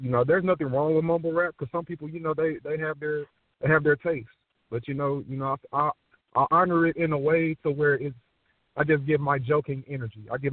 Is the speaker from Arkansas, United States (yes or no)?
yes; Pine Bluff, Arkansas, United States; He's a guy that I know from my hometown, Pine Bluff, Arkansas